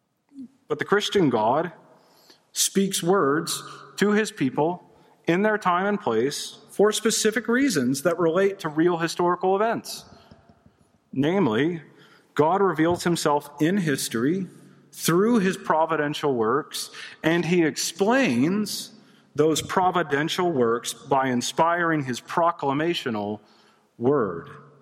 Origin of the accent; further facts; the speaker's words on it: Alabama, United States; I'm from Alabama, and sometimes those words that stack up that end in L's give me trouble.